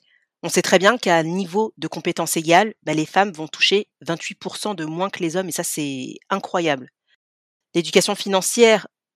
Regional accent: France; 35 ans au moment où j'enregistre ce premier épisode. Je suis maman de deux enfants. Je suis française, originaire de Guinée.

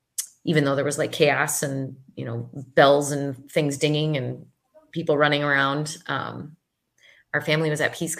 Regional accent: Wisconsin, United States; I am from Wisconsin.

